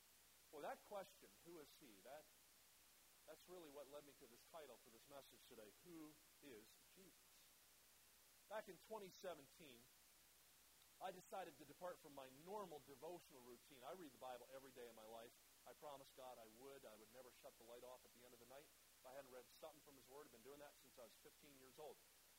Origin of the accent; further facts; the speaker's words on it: Kansas City, United States; He works for FedEx, and we're from Kansas City.